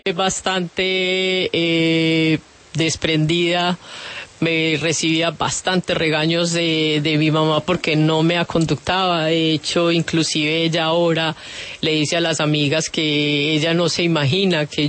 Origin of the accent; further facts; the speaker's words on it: Antioquia, Colombia; usted es paisa y yo soy paisa